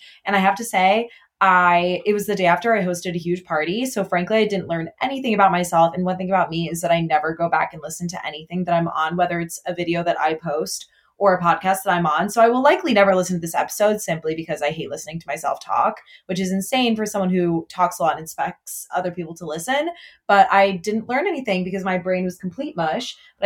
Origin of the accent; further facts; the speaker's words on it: Illinois, United States; My parents moved back to Alabama when I was a freshman in college. I grew up like outside of Chicago.